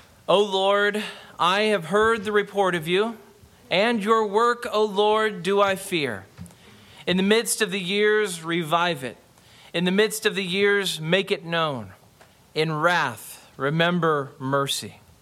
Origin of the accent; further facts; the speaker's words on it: Kansas, United States; I am from Kansas, and we have a few names for Kansas, some of them derogatory.